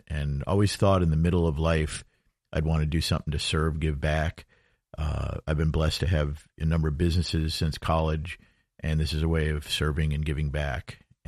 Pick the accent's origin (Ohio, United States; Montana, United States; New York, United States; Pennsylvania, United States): New York, United States; Rochester; Well, I grew up in Rochester, New York, and our family would vacation for six weeks a year in Cocoa Beach.